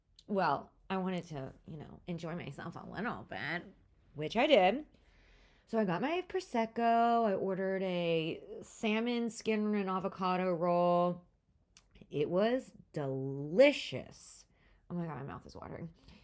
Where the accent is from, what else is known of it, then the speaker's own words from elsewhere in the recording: United States; accent: American; I can't hide that I'm an American, right? Because my accent, I mean, I could try a British accent, but I think that would even reveal my Americanism even more.